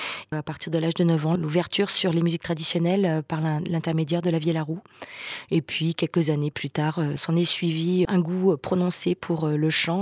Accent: Paris, Île-de-France, France; j'y ai passé toutes mes vacances en tant que Parisienne.

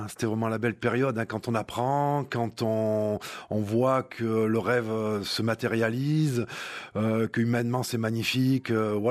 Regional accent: Nice, Provence-Alpes-Côte d'Azur, France; Donc, je suis niçois, j'ai joué longtemps en première division à Nice.

